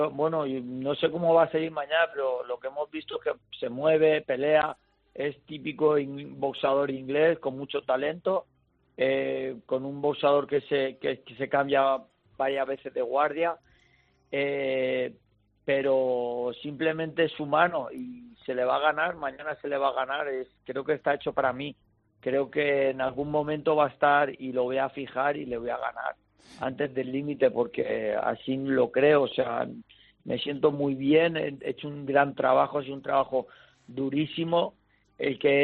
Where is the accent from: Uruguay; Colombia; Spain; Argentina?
Spain; Alicante, Valencian Community; yo siempre salí a pelear fuera de Alicante y siempre fui con las grandes peleas y siempre salí a buscar mis títulos fuera de mi casa.